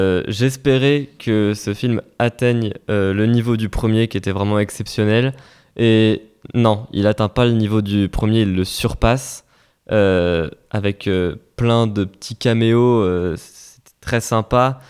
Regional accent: Orléans, Centre-Val de Loire, France; now in Toulouse, France; Chez moi, à Orléans, il n'y a pas de salle comme ça. Et puis, depuis que je suis à Toulouse, je ne suis jamais allé voir.

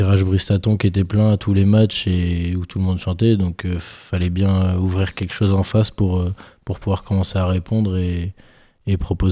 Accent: Toulouse, Occitanie, France; Je viens de Toulouse, donc j'ai toujours été pour Toulouse

